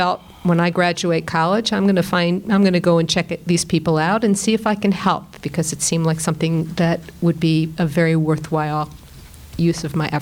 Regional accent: New York, United States; moved away as an adult; now in Ann Arbor, United States; Well, I started in New York. I was born in New York, had my childhood there. And a child of the 60s.

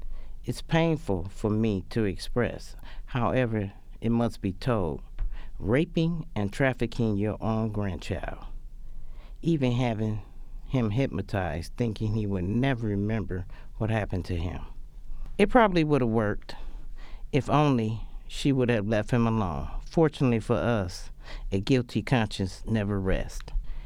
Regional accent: Detroit, Michigan, United States; Growing up in Detroit, my mother always told me how my father was abusive to her.

